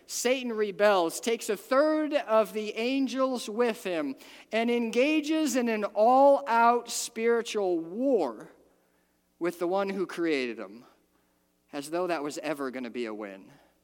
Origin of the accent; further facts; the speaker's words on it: Detroit, Michigan, United States; I grew up in Detroit, so there's not a lot of bull riding there, and I ended up in Okinawa misbehaving with Marines.